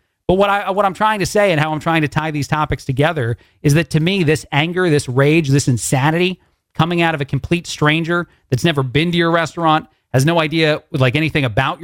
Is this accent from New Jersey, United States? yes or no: yes; New Jersey, United States; My favorite baseball team since I was a little kid growing up in Jersey